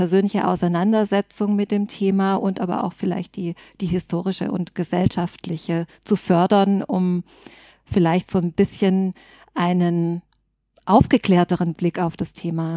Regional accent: Tübingen, Baden-Württemberg, Germany; ich komme ja aus Tübingen

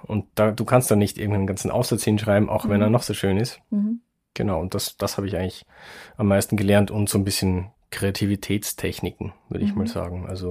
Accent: Wiener Neustadt, Lower Austria, Austria; Also ich komme aus Wiener Neustadt in Niederösterreich und bin damals noch von Wiener Neustadt nach Wien gependelt. Fährt man eine halbe Stunde mit Zug, ging also. Und ich habe auch noch in Wiener Neustadt gewohnt

